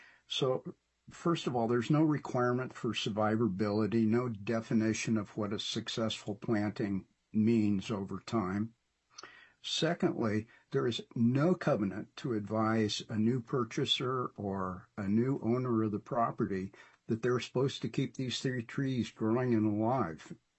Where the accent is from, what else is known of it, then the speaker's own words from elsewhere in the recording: Indianola, United States; I'm from Indianola.